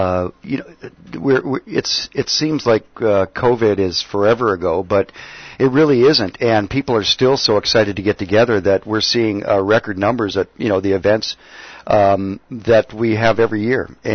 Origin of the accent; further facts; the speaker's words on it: Seattle, Washington, United States; now in Columbus, United States; Well, not originally. Originally from Seattle, but I came here from Columbus, Ohio, yes.